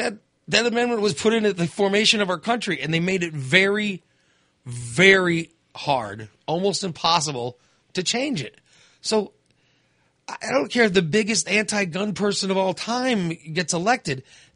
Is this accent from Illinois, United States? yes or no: yes; Illinois, United States; You know, I grew up in Macoupin County, you know. Macoupin County has a bunch of pro-gun Democrats, so we are.